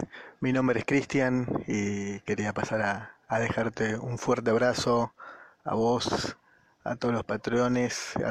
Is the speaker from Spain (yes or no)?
no; Luján, Buenos Aires Province, Argentina; moved away as an adult; also born or lived in Posadas / Capital Federal; now in Brazil; nací en Posadas, Misiones, me crié en Luján y me curtí en Capital Federal. Los últimos 15 años de mi vida los viví allá, y en agosto del año pasado me fui de la capital. Hoy soy un nómade digital.